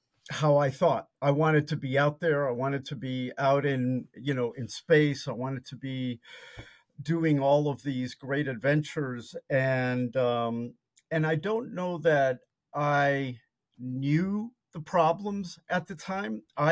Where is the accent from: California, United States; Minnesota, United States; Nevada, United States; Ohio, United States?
Nevada, United States; Las Vegas; We went and moved to Las Vegas, as I mentioned. I grew up in Las Vegas at a time when, you know, the mob was running the city, you know, back in the 60s.